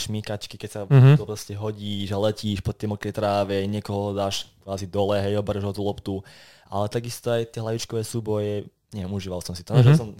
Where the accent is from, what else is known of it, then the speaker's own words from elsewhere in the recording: Zvolen, Banská Bystrica Region, Slovakia; Áno, som Zvolenčan, vlastne bývam v meste.